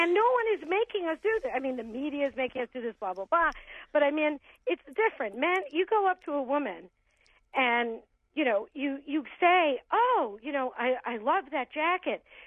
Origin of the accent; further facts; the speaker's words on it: Brooklyn, New York, United States; I grew up in Brooklyn, New York.